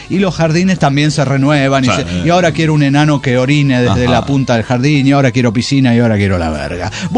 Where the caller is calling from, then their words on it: Puebla, Mexico; de Puebla.